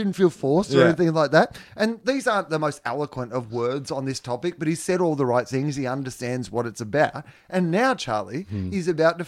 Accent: Perth, Western Australia, Australia; Secondly, I'm from Perth and hate Western Australian teams.

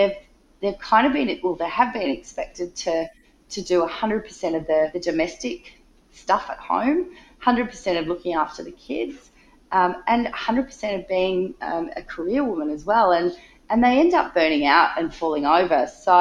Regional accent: Australia; that's been drummed into me my whole life, growing up as an Aussie kid, is you've just got to have a really great sun protection.

